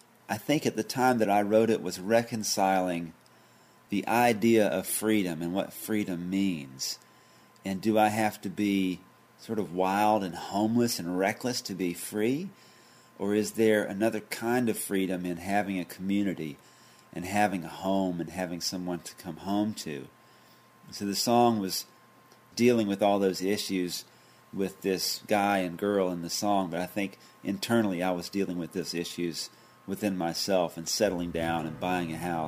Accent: North Carolina, United States; Say I was touring up north, I'd say I'm from North Carolina, and they go, oh, North Cackalacky. It's sort of like they were making fun of the way we talk or something like that.

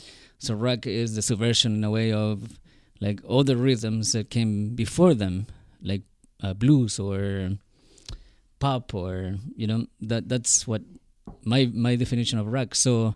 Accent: Chile; we're about the same age. He's from Mexico, I'm from Chile. And so we sort of like lived in the same like cultural environment.

